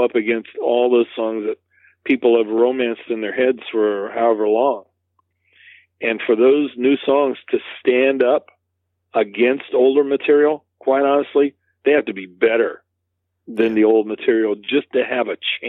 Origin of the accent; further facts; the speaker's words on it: New York, United States; being part Native American, and but growing up in New York, you know, I didn't really identify with that part of myself